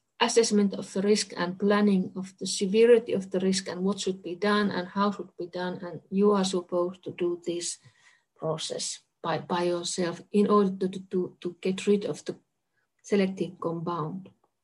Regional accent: Kainuu, Finland; I'm coming from Kainuu, very, very few cases, old cases, boring cases.

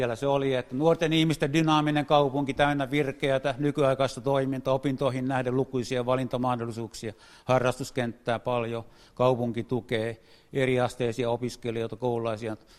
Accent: Vaasa, Ostrobothnia, Finland; Mä oon Vaasasta lähtöisin.

